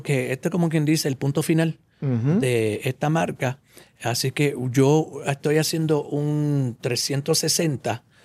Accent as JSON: {"language": "Spanish", "country": "Puerto Rico", "said": "nosotros como puertorriqueños, como latinos"}